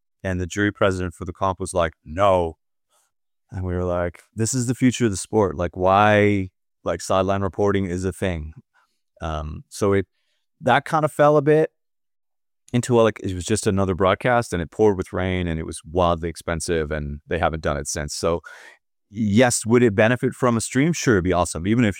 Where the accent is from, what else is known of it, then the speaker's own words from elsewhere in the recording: Ontario, Canada; I grew up in Ontario in Canada